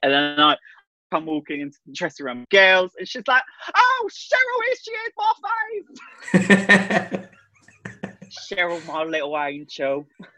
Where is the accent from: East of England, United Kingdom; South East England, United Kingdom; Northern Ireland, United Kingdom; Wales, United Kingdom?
Northern Ireland, United Kingdom; Derry; I'm from Larkhill in Derry, date of birth 15th of 6th 85. I'm like a Gemini